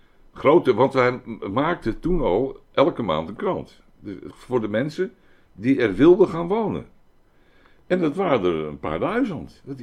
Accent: Amsterdam, North Holland, Netherlands; born there; ik ben in Amsterdam geboren, maar Almere is in mij geboren.

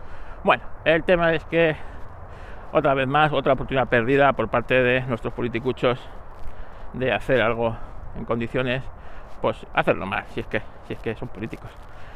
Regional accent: Madrid, Community of Madrid, Spain; porque soy de Madrid y aquí en Madrid cualquier arroz amarillo es paella

